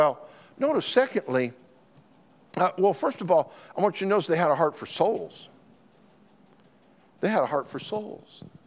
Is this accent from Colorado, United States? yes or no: yes; Colorado, United States; I grew up in Colorado, and the snow gets deep there.